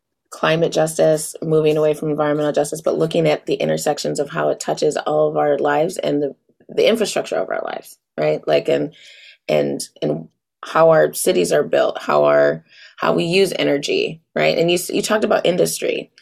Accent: Flint, Michigan, United States; I'm from Flint, Michigan, and my city has had many struggles.

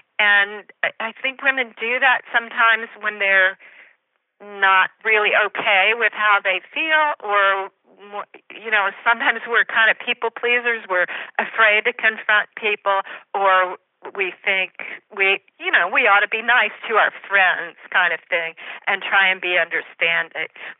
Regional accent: the South, United States; I was raised in the South, so those kind of things feel gentlemanly to me.

